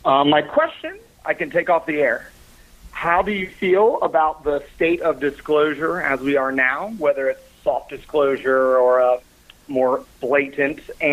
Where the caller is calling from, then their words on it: Colombia; I'm calling from Colombia, South America.